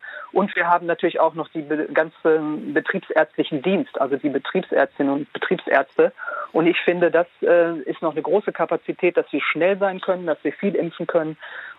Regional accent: Duisburg, North Rhine-Westphalia, Germany; Ich selbst bin aus Duisburg und wir sind schon weit über 100

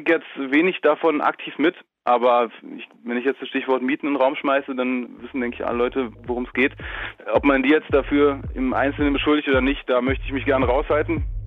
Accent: Berlin, Germany; ich bin Berliner, du nicht

